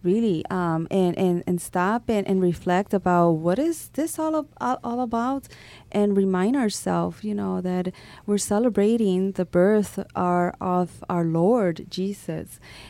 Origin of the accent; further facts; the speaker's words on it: Puerto Rico; Remember, I was raised in Puerto Rico.